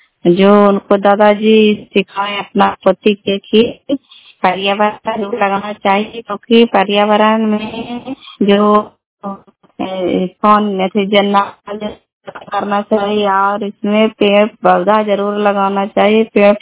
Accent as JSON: {"language": "Hindi", "region": "Bihar", "country": "India", "said": "घर कल्याण सुवाले, बेलसी पंचायत, करखान चंडी, जिला नालंदा का निवासी हूँ।"}